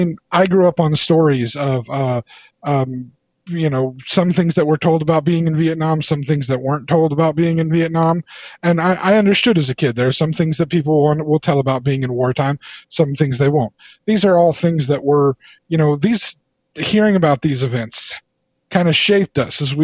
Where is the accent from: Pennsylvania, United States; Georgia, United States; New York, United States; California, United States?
California, United States; but I grew up in the East Bay area, and there's the Port Chicago Naval Weapons Depot there.